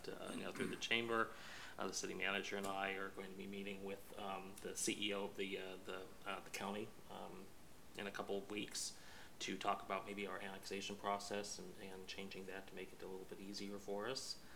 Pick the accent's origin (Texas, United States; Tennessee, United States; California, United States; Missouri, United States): California, United States; Temecula; I've always been in Southern California. I grew up in Temecula